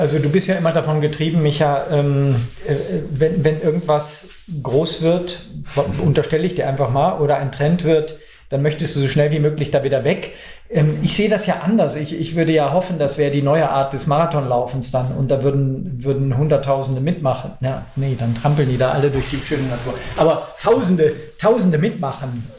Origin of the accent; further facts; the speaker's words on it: Bochum, North Rhine-Westphalia, Germany; Bochum, wo ich herkomme.